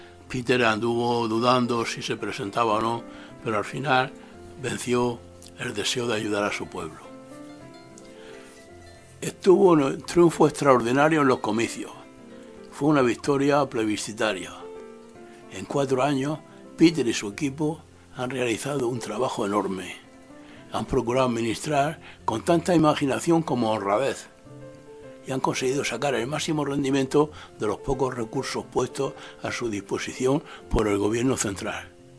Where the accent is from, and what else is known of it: Sierra Leone